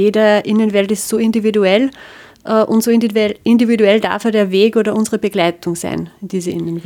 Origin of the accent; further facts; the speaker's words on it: Schwertberg, Upper Austria, Austria; Ich komme aus dem Mühlviertel, Bezirk Perg, Schwertberg.